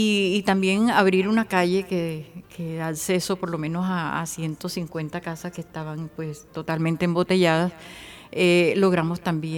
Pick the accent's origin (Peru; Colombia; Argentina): Colombia; Baral, Córdoba; born there; Sí, yo nací en el Baral.